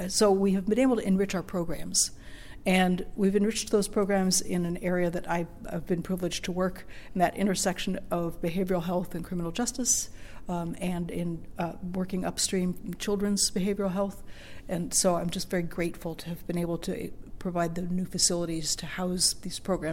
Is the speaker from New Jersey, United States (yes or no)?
no; Seattle, Washington, United States; I grew up in Seattle. I'm an urban kid, and Corvallis is the smallest town I've lived in.